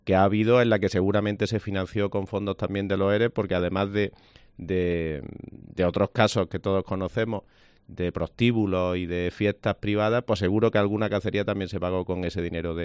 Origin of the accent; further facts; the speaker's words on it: Córdoba, Andalusia, Spain; yo soy de Córdoba y cada vez que he podido me he escapado a Granada, una ciudad que adoro.